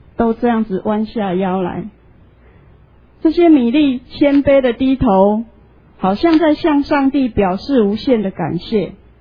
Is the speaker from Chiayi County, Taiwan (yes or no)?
yes; Chiayi County, Taiwan; 我是嘉义人，在很乡下、很乡下的地方。如果我们用 7-11 来当作城乡的那个标准的话，我家离 7-11 最近的一间的 7-11 大概要 4.5 公里。